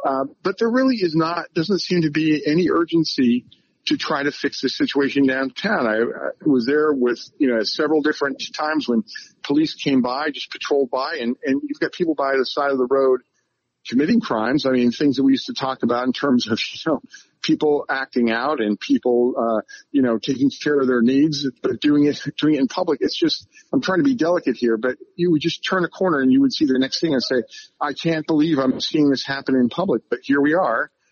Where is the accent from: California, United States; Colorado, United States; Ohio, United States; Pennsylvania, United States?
California, United States; And you know, I'm from California, where you see in San Francisco and L.A. and other parts of the state.